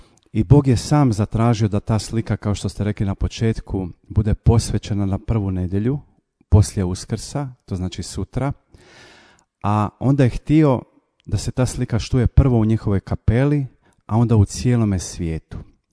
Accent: Rijeka, Primorje-Gorski Kotar County, Croatia; inače rodom sam iz Rijeke

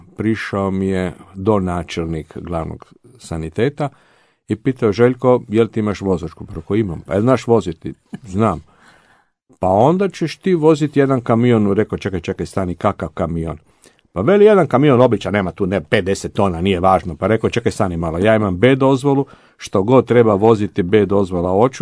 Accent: Zagreb, City of Zagreb, Croatia; born there; rođen sam u Zagrebu 23.2.1958. godine.

